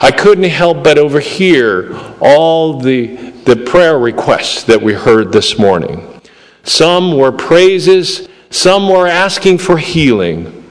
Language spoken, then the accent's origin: English; Argentina; first language Spanish; English is a second language; because my first language is Spanish, I promise to only speak in English.